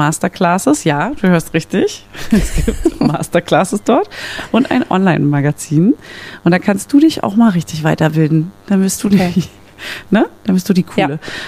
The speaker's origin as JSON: {"language": "German", "region": "Berlin", "country": "Germany", "tie": "born or raised there", "said": "weil ich als Berliner Stadtkind in Paris abgezogen wurde"}